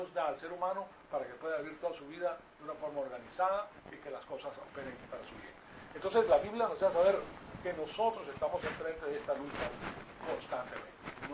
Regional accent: Venezuela; now in United States; hablando básicamente de Venezuela también, me crié en Venezuela, y hay mucha picardía

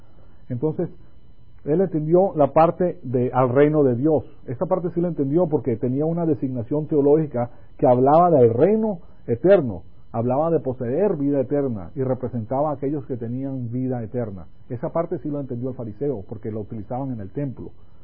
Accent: Venezuela; moved away; Cuando yo vine de Venezuela, yo vengo de una familia en Venezuela que es muy poderosa, pues está en los rangos más altos de Venezuela.

